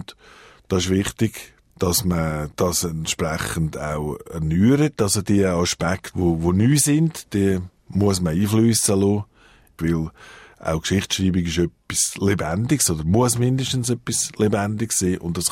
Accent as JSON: {"language": "German", "region": "Glarus", "country": "Switzerland", "said": "Und als Glarner und als ursprünglicher Jurist und jetzt Journalist hat mich das einfach immer angesprochen."}